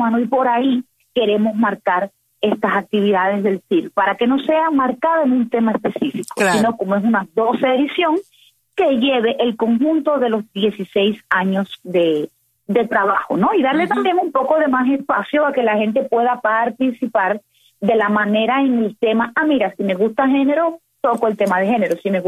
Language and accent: Spanish; Cuba; todos somos cubanos y cubanas